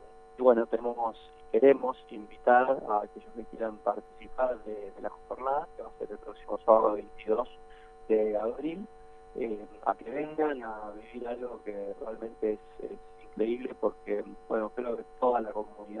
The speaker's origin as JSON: {"language": "Spanish", "town": "Bariloche", "region": "Río Negro", "country": "Argentina", "tie": "born or raised there", "said": "Yo soy de Bariloche, nacido y criado ahí"}